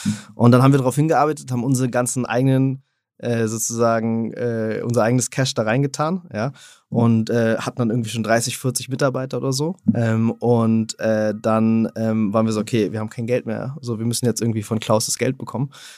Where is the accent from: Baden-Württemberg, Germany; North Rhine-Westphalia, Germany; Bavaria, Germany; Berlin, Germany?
Berlin, Germany; also born or lived in Switzerland; Ich bin ursprünglich Berliner